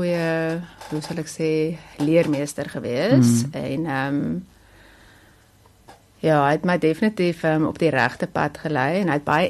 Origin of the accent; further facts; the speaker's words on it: Namibia; Ja, ek kom oorspronklik van Namibia af